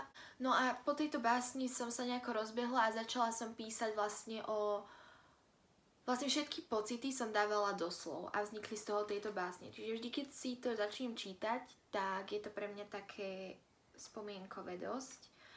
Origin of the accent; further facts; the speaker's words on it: Trenčín, Trenčín Region, Slovakia; Som z Trenčína